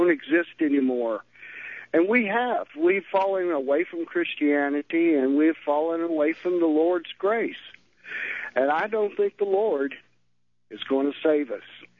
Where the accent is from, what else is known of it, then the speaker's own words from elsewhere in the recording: Texas, United States; born there; see, I was born in South Texas.